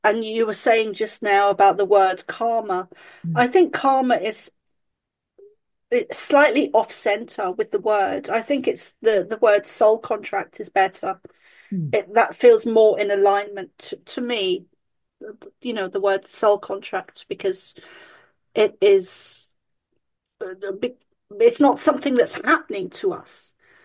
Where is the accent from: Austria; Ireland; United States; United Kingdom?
United Kingdom; accent: British; my mum was a Catholic and I was raised as an Irish Catholic, even with the British accent.